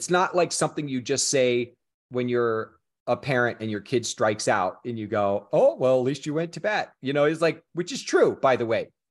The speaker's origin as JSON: {"language": "English", "town": "Kansas City", "country": "United States", "said": "I am originally from Kansas City. I grew up reading comics and loving cinema. And I went to Chicago to study theater and learn about how to be an actor."}